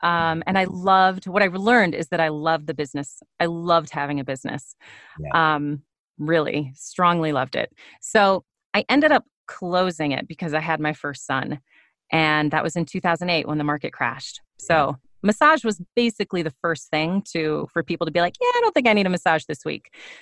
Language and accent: English; Minnesota, United States; I grew up in Minnesota, and in high school I did just loads and loads of theater.